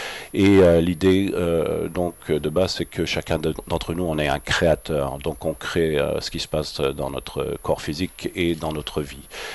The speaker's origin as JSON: {"language": "French", "country": "France", "lives_now": "Germany", "said": "je suis français, j'habite en Allemagne"}